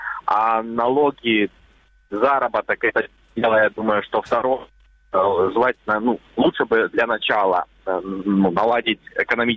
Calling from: Luhansk Oblast, Ukraine; Здравствуйте … Луганская область.

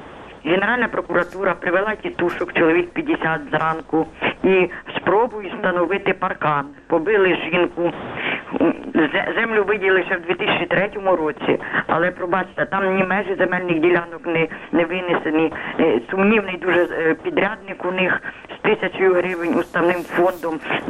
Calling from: Kyiv, Ukraine; Я з Києва дзвоню.

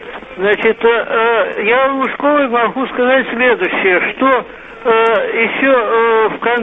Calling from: Solntsevo, Moscow, Russia; это я из Солнцева звоню

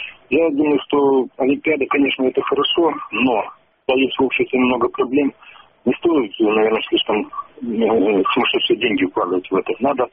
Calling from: Pinsk, Brest Region, Belarus; Я звоню из Пинска.

